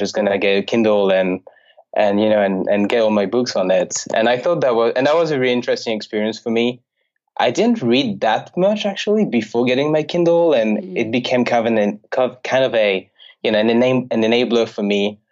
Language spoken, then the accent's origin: English; Paris, Île-de-France, France; English is a second language; also born or lived in Toronto, Canada; So I'm from Paris. I was born and raised in Paris. Studied most of my studies in Paris as well, in France.